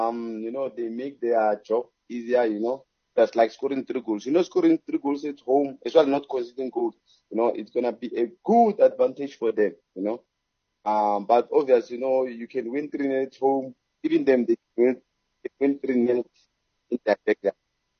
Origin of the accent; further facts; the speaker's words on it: Tshwane, Gauteng, South Africa; You know, I'm from Tshwane